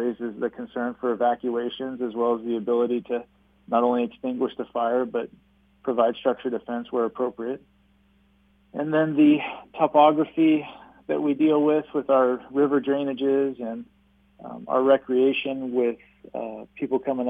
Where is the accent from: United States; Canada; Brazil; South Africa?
United States; Nevada City, California; Yeah, so I grew up in Nevada City, California, another foothill community just north of here by about 100 miles.